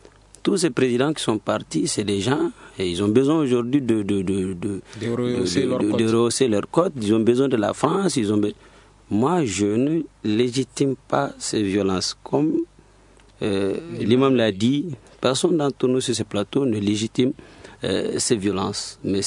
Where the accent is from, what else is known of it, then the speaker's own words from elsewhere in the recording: Mali; c'est mon droit en tant que Malien de m'interroger